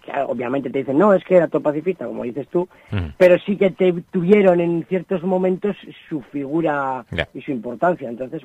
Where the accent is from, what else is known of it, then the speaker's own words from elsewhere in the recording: Laredo, Cantabria, Spain; soy de Laredo